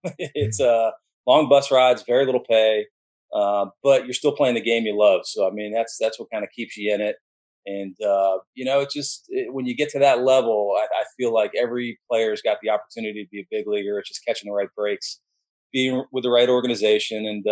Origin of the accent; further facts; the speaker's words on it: Orlando, Florida, United States; I grew up in Orlando, grew up tarpon fishing from the Keys up to Boca Grande, Tampa, did a little bit in Homosassa.